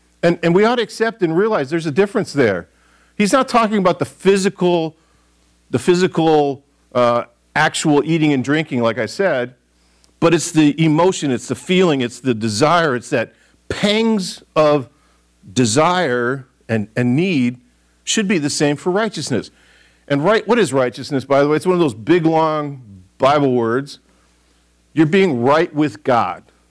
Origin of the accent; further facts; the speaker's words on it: Michigan, United States; I grew up in Michigan. There's a lot of apples up there